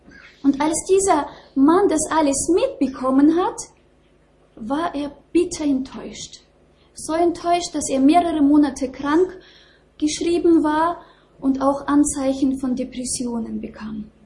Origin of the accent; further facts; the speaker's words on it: Eastern Ukraine, Ukraine; Wenn ich an mein Heimatland denke, an die Ostukraine und diese Konflikte dort